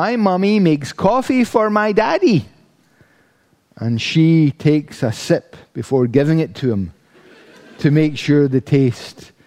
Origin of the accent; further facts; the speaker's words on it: Paisley, Scotland, United Kingdom; Now, where I was raised in Paisley, that might not be a big problem.